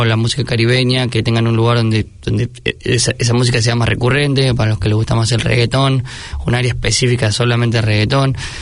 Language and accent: Spanish; Argentina; cuando estás a 10.000 kilómetros de tu país, siendo argentino